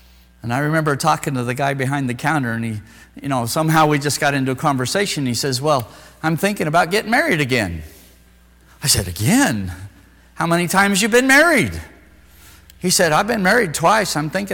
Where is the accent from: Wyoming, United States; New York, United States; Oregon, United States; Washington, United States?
Wyoming, United States; I grew up in Wyoming. I was a hunter. I had a rifle.